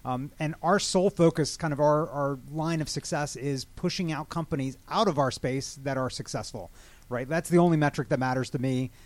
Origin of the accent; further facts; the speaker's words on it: the South, United States; And we're from the South, you know, you got to have the y'all in there.